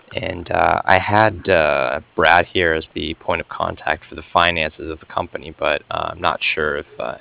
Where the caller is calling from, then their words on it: Cardiff, Wales, United Kingdom; I was calling from Cardiff